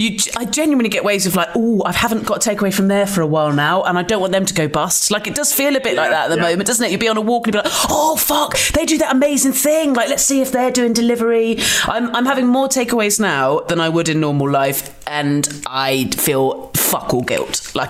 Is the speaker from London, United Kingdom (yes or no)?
no; South West England, United Kingdom; Oh, yeah, I grew up in Dorset and we had somewhere you could get a curry takeaway